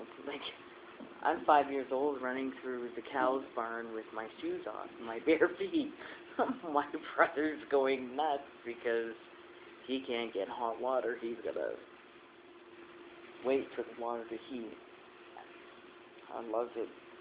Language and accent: English; Hamilton, Ontario, Canada; now in Woodstock, Canada; I'm originally from Hamilton. I live in Woodstock now. I hate both places. I hate Hamilton. I've never been a city slicker.